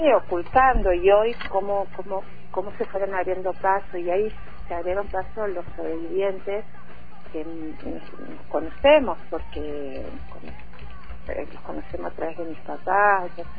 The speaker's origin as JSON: {"language": "Spanish", "town": "Cutral Có", "region": "Neuquén", "country": "Argentina", "tie": "born or raised there", "said": "me emocionó mucho lo que se hizo en Cutralcó, pueblo. En mi pueblo tuve que atravesar la memoria de una forma que fue un... era totalmente silenciado"}